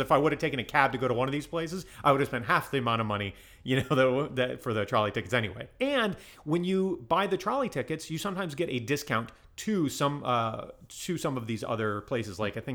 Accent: Florida, United States; Rick and I, we're both from Florida

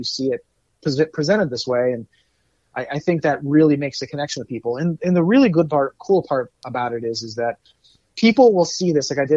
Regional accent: Troy, United States; I'm proud Trojan. So I grew up in Troy. Troy's my hometown. So I'll always have a special place in my heart for Troy.

